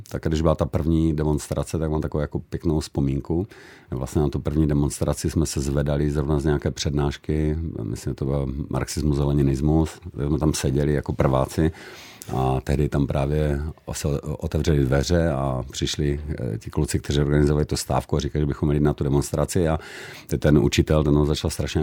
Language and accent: Czech; Ostrava, Moravian-Silesian Region, Czechia; tu stávku jsem potom trávil na kolejích, když jsem byl z Ostravy, takže jsem rodiče navštěvoval během toho celé té stávky